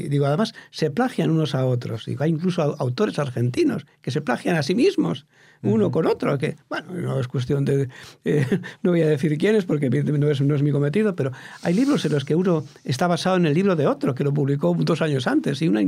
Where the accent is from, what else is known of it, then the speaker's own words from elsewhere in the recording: Community of Madrid, Spain; No, yo soy madrileño.